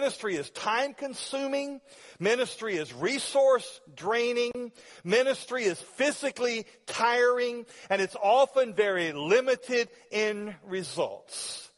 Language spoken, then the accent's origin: English; Alabama, United States; As I grew up in North Alabama, my grandfather was both a carpenter and a farmer. And when my dad left out of the military, we moved out into the country